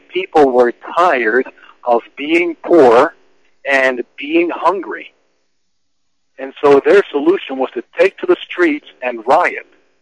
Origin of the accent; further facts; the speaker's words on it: Colorado, United States; even here in my home state in Colorado